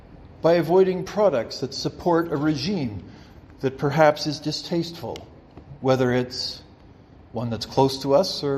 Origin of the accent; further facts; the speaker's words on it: Canada; I'm glad to have a Canadian passport. I'm glad to identify myself as a Canadian citizen.